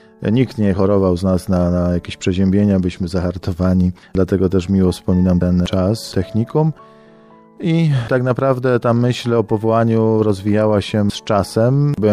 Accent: Witaszyce, Greater Poland Voivodeship, Poland; tam wzrastałem i w Witaszycach dorastałem. Szkoła miałem bardzo blisko, kościół miałem bardzo blisko, bo mieszkam na ulicy Szkolnej.

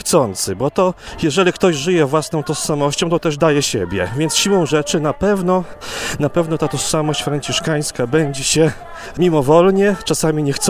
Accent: Podlaskie Voivodeship, Poland; ja pochodzę z Podlasia.

